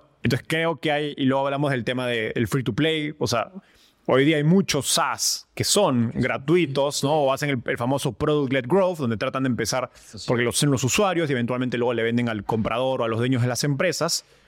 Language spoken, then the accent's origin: Spanish; Peru; como latinoamericano, como peruano, digamos